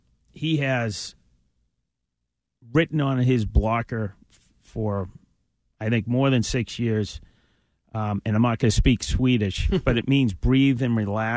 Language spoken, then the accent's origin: English; Boston, Massachusetts, United States; there was always Jerry Cheever because I'm a Bostonian.